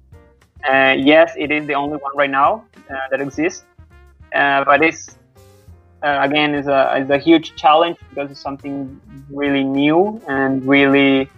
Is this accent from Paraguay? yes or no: yes; Paraguay; English is a second language; every time that I came back home in Paraguay, my home country, during the holidays